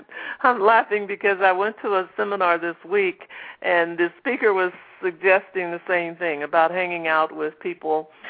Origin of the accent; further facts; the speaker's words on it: St. Louis, Missouri, United States; That's my hometown.